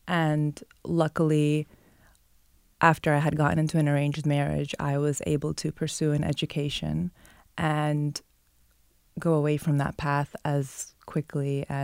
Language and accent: English; Brooklyn, New York, United States; She's Arab American, born and raised in Brooklyn like me.